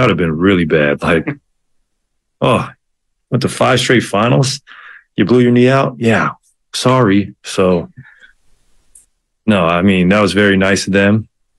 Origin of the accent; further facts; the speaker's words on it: California, United States; I grew up in the Bay Area, really. I've been here since I was 21.